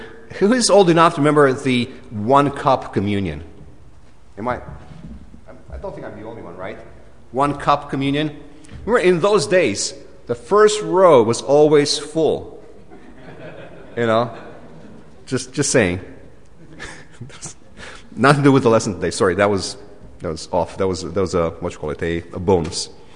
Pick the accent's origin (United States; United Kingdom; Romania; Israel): Romania; You know, I'm from Romania. So in Romania, we don't really have Valentine's.